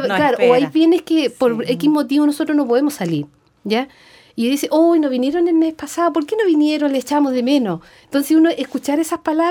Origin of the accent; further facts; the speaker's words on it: Temuco, Araucanía, Chile; yo, por ejemplo, vengo de Temuco, yo con suerte iba a misa los domingos.